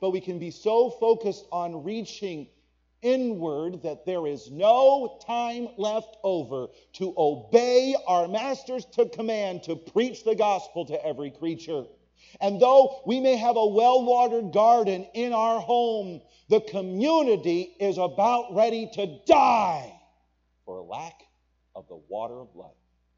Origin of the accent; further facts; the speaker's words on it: Maple Shade, New Jersey, United States; So when I grew up in Maple Shade, New Jersey, which is just outside of Philadelphia.